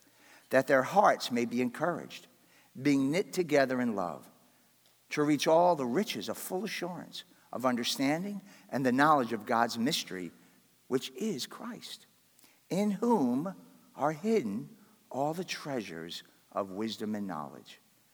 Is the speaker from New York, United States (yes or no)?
yes; New York, United States; I'm from New York, so I'm bantering with her